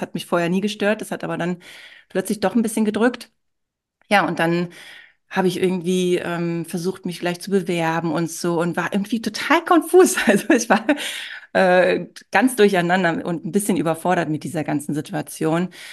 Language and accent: German; Berlin, Germany; Ich bin ja auch im Ostteil von Berlin aufgewachsen